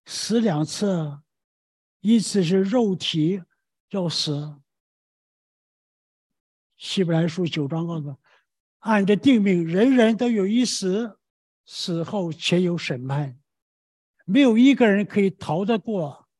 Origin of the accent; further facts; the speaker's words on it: Taiwan; 我们台湾人讲有听没有见呢？